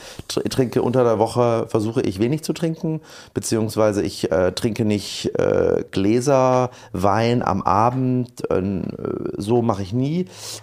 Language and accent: German; East Germany, Germany; die Leute wissen, wo du herkommst und ja. wenn du dann in die neue Klasse kommst